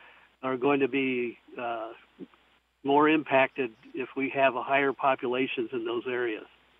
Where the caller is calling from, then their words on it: Fulton County, United States; Yeah, I'm calling from Fulton County. We've got a really high deer population here.